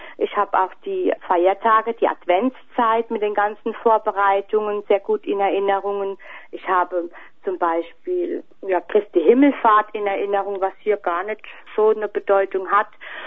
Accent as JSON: {"language": "German", "town": "Livada", "region": "Arad County", "country": "Romania", "tie": "born or raised there", "said": "Also ich wurde in Arad geboren. Die Stadt selber sah ich nur zum Einkaufen oder wenn wir jemanden besucht haben. Mein eigentliches Leben hat sich nur in Baumgarten abgespielt."}